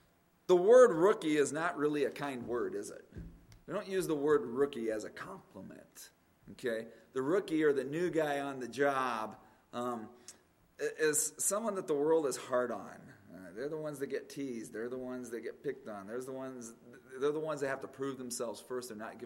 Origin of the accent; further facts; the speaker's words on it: Phoenix, Arizona, United States; And I grew up in Phoenix, so I was going to California.